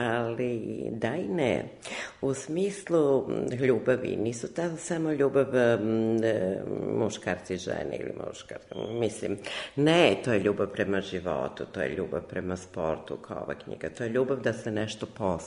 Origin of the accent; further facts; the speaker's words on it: Belgrade, Serbia; now in London, United Kingdom; ja sam rođena Beograđanka i već 26 godina živim i radim u Londonu.